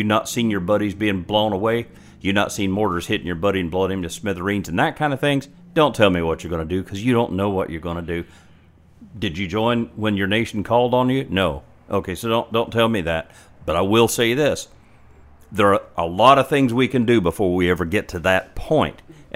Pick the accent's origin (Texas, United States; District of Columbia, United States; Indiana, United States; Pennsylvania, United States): Indiana, United States; accent: Tennessee; This accent's actually Tennessee. I was born and raised in Indiana, but I inherited my folks' accent.